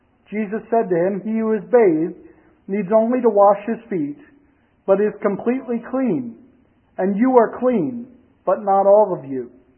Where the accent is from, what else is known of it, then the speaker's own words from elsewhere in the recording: Reading, Pennsylvania, United States; as was announced, and I'm from Reading, Pennsylvania, about 2 hours east of here. That's generally speaking the area where I grew up.